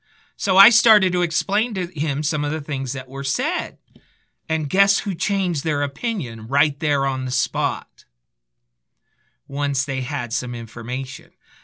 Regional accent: California, United States; I grew up in the Bay Area, and I had to choose between the Raiders and the 49ers.

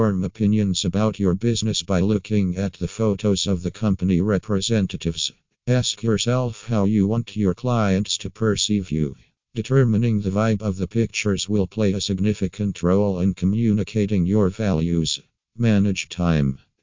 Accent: Singapore; from Singapore.

